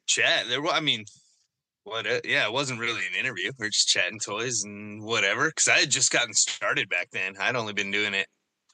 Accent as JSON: {"language": "English", "region": "Oregon", "country": "United States", "said": "I'm from Oregon, up in the center of it, out in the middle of nowhere."}